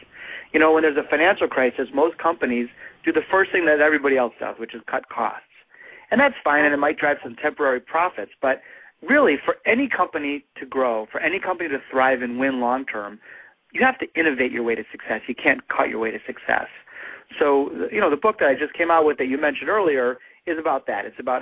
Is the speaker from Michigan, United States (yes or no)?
yes; Detroit, Michigan, United States; You know, I'm a Detroiter, and born and raised in Detroit.